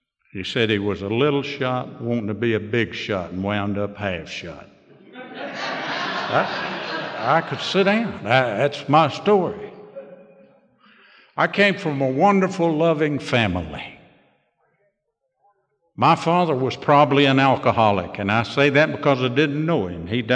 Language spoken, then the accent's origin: English; Dallas, North Carolina, United States; born there; I was born in Dallas, North Carolina, and I believe that's enough to make anybody become an alcoholic.